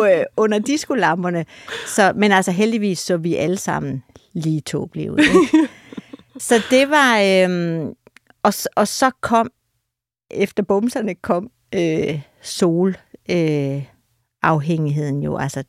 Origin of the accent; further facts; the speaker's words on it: Jutland, Denmark; now in Copenhagen, Denmark; da jeg flyttede fra Jylland først til Nørrebro til Amager